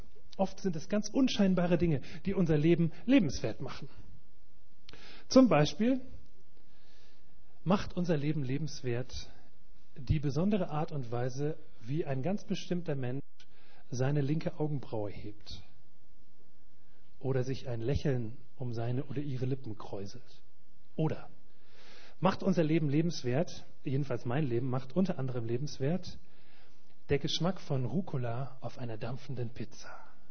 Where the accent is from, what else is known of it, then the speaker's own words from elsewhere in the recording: Rhineland, Germany; now in Greifswald, Germany; Aus Greifswald. Das heißt, ich komm ursprünglich aus dem Rheinland, aber ich wohne seit einigen Monaten in Greifswald.